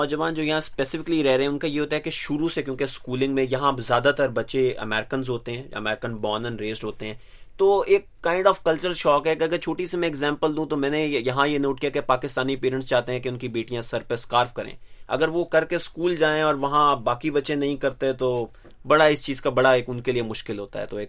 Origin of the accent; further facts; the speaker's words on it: Punjab, Pakistan; کیونکہ میں پنجاب سے ہوں, آپ کے پی کے سے ہیں.